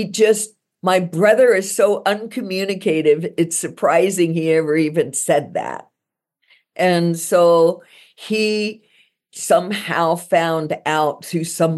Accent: Miami, Florida, United States; I grew up in Miami.

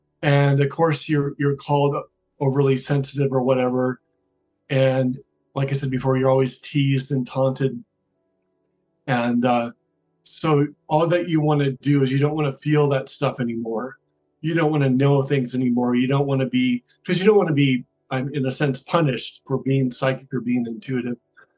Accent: Iowa City, Iowa, United States; As a child, I was a latchkey kid from Iowa. I grew up in Iowa City, Iowa

